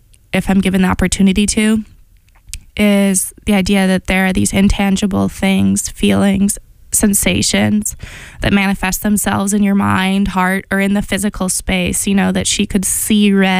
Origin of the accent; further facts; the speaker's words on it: Chicago, Illinois, United States; also born or lived in Boston; Because I kind of had realized, okay, I came from Chicago and I've been dancing since I was 3, at least in some capacity.